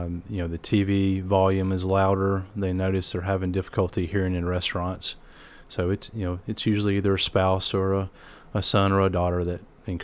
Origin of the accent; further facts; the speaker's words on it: Tennessee, United States; I've been in Murfreesboro for almost 13 years. I grew up in Middle Tennessee